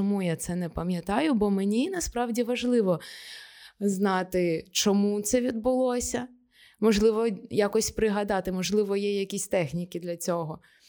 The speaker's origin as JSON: {"language": "Ukrainian", "region": "Donetsk Oblast", "country": "Ukraine", "said": "Всі просто думають, що якщо я з Донецької області, то я вже звикла."}